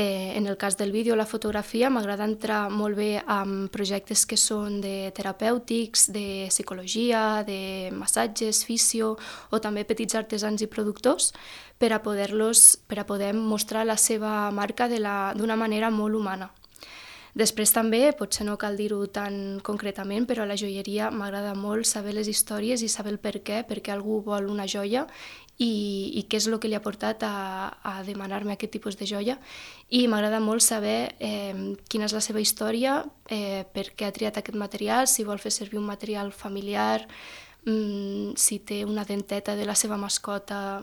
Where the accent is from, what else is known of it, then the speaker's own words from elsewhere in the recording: Capçanes, Catalonia, Spain; sóc de Capçanes